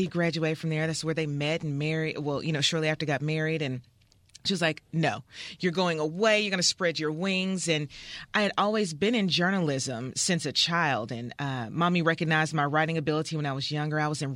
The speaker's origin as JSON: {"language": "English", "town": "Nashville", "region": "Tennessee", "country": "United States", "tie": "born or raised there", "said": "Well, born and raised in Nashville. So I'm a daughter of Nashville, of this amazing, amazing city. Born and raised here in the North Nashville, Whites Creek area."}